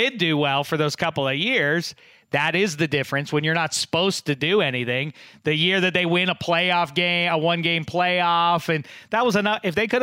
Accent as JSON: {"language": "English", "region": "Pennsylvania", "country": "United States", "tie": "born or raised there", "said": "I'm faithful to my hometown."}